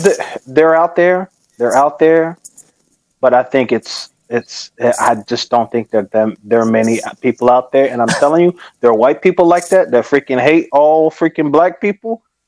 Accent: North Carolina, United States; I'm in North Carolina. I grew up in North Carolina.

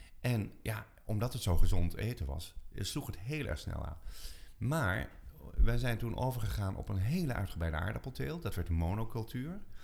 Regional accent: Netherlands; Daar zijn wij Nederlanders erg goed in.

